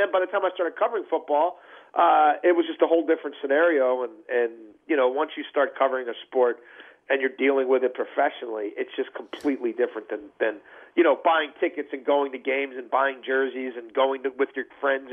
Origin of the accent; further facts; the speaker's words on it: Baltimore, Maryland, United States; I'm born and raised in Baltimore, so I was raised a Colts fan.